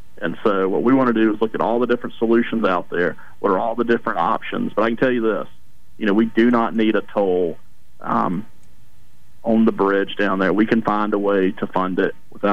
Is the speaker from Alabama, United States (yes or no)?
yes; Alabama, United States; I'm from North Alabama, okay?